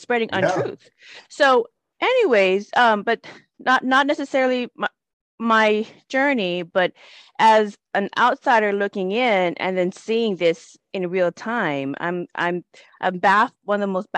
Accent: United States; I'm familiar with many of the popular scriptures in Bible because I grew up in the United States

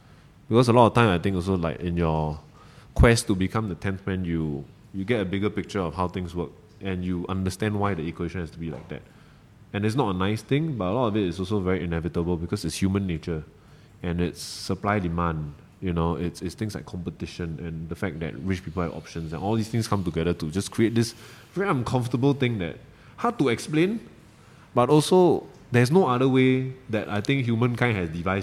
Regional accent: Malaysia; I know this very well as a Malaysian.

